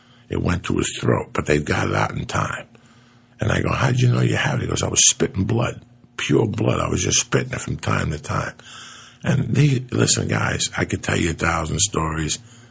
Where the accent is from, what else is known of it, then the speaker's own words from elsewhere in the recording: New Jersey, United States; He's from my hometown in Jersey.